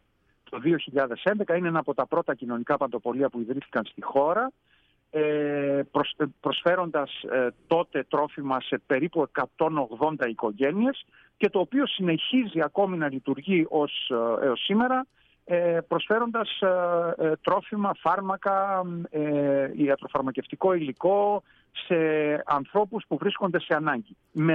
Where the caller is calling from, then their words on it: Katerini, Central Macedonia, Greece; Καλό μεσημέρι από την Κατερίνη, από την ηλιόλουστη Κατερίνη.